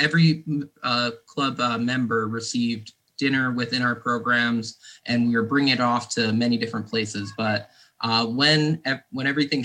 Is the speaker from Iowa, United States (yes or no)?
no; Lansingburgh, New York, United States; I grew up in Lansingburg, and when I was able to go to Corliss Park